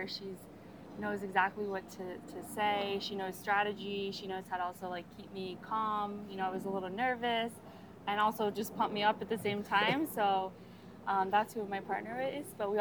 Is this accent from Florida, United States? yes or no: yes; Miami, Florida, United States; You know, I'm from Miami, so I wanted to play for Miami.